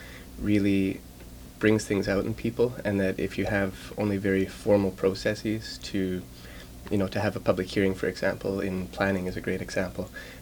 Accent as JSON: {"language": "English", "region": "Manitoba", "country": "Canada", "said": "I'm originally from Manitoba, but I did my undergrad at U of M."}